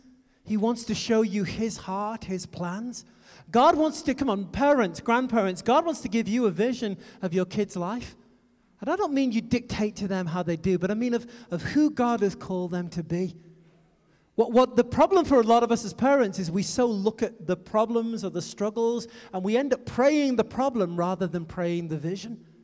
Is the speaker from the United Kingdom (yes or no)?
yes; United Kingdom; I'm British. We invented English, so...